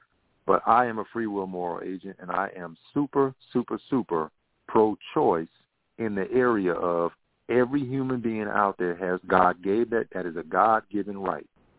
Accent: United States; I am an American.

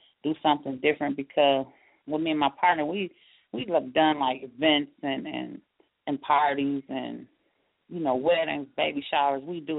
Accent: Flint, Michigan, United States; I am from Flint, Michigan. Everybody be like, you know, Detroit. I'm like 45 minutes from Detroit.

